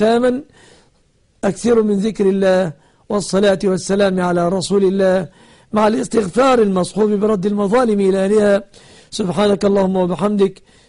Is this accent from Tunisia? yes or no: no; Egypt; أن يحفظ بلادنا مصر وسائر بلاد